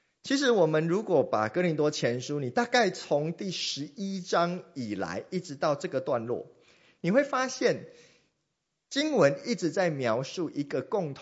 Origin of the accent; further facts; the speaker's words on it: Taiwan; accent: Taiwanese Mandarin; first language Taiwanese Hokkien; Chinese is a second language; 你听到我讲的就是台湾国语，就是因为我的母语其实是台湾话，是台语，是闽南话。OK， 我的母语其实是这一个。